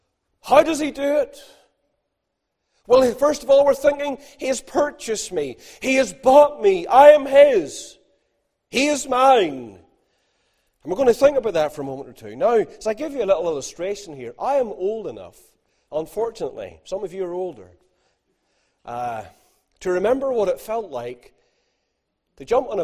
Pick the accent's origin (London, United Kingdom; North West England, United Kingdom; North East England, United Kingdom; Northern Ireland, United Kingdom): Northern Ireland, United Kingdom; Ballymena; I'm from Ballymena.